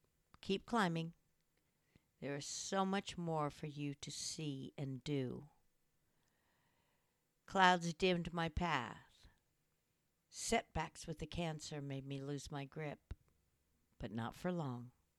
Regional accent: Midwest, United States; I was raised in the Midwest, an only child. Given many opportunities others in my area didn't have, the land was flat, easy paths to hike and play.

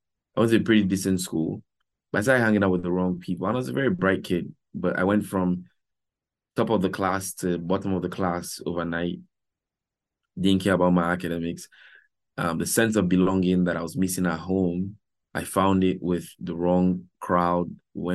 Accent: Calabar, Cross River, Nigeria; I grew up in Calabar, Nigeria with both of my parents.

